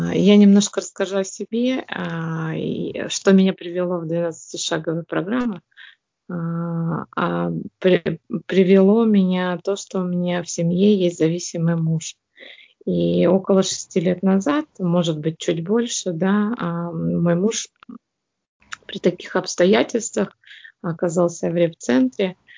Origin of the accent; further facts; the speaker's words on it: Kemerovo Oblast, Russia; я с Кузбасса.